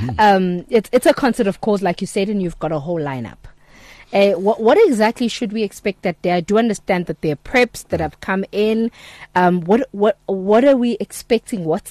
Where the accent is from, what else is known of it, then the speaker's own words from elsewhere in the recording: East London, Eastern Cape, South Africa; I'm from East London